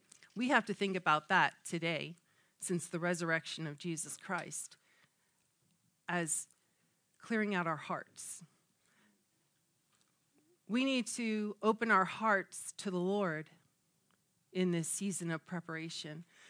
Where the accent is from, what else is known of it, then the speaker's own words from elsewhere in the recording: United States; oh, I come from New York, you know, like New Jersey area. No one's more crazy.